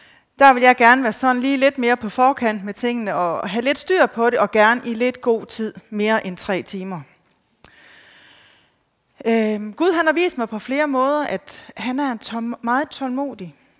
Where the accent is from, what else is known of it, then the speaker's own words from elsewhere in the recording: Hvidebæk, Zealand, Denmark; og vi er fra Hvidebæk. Vi blev kristne for 14 år siden